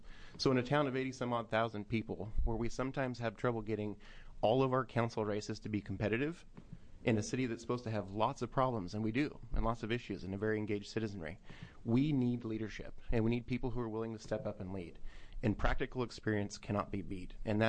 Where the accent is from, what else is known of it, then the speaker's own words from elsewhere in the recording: Bend, Oregon, United States; I grew up in Bend.